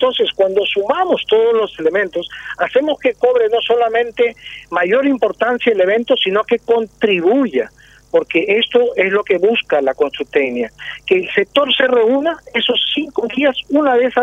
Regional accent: Peru; now in Paraguay; después de 30 años de vivir en Paraguay, tengo una serie de crisis de identidad. En realidad, ya alguien me dijo, ya vos no sos peruano, entonces sí. Sos peruguayo.

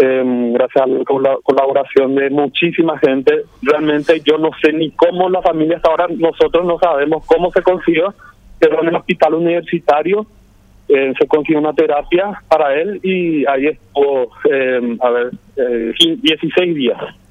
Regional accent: Ñemby, Central, Paraguay; nosotros somos de Ñemby, barrio Villanita

